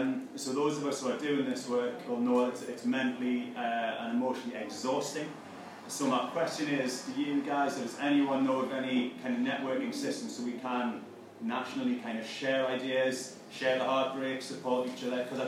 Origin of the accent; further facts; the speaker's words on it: North Shields, North East England, United Kingdom; now in Birmingham, United Kingdom; so I'm from North Shields Ridges, supply the most good, but actually live in South Birmingham